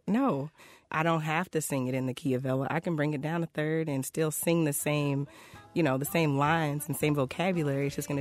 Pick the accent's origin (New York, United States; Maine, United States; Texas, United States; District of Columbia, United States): Texas, United States; Abilene; also born or lived in Tyler / Dallas; So I was born in Tyler, which is East Texas. I spent most of my childhood in Abilene, way west.